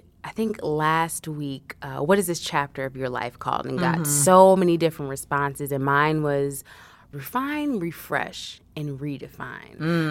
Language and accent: English; Chicago, Illinois, United States; also born or lived in Washington, D.C.; I'm originally from Chicago, so I'm a city girl at heart.